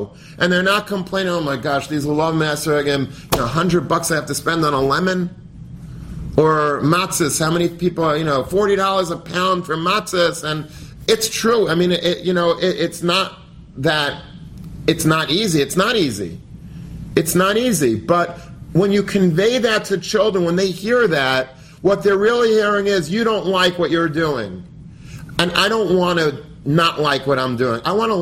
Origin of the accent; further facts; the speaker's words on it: United States; I'm an American. I have an American passport.